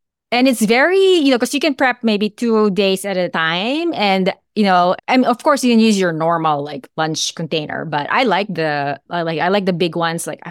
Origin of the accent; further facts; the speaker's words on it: Philippines; now in United States; So I grew up in the Philippines. So I ate rice every day and every meal when I was growing up.